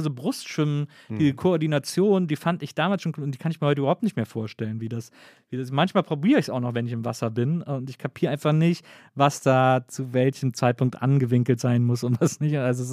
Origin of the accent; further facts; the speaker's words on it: Wesseling, North Rhine-Westphalia, Germany; ich komme aus Wesselingen, das ist zwischen Köln und Bonn